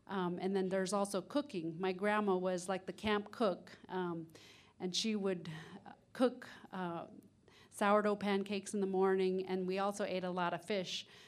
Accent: Huslia, Alaska, United States; So I'm from Huslia, which is in the northern interior of Alaska, way up northwest of Fairbanks. And I grew up in fish camp from the time school got out to the time it started again.

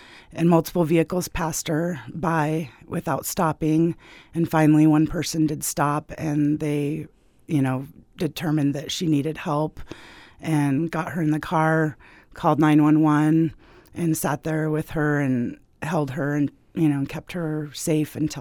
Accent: Mountain View, California, United States; moved away as an adult; now in Japan; I grew up in Mountain View, and shootings were just kind of almost a daily occurrence. And I thought it was normal, but 2 years ago, I moved to Japan

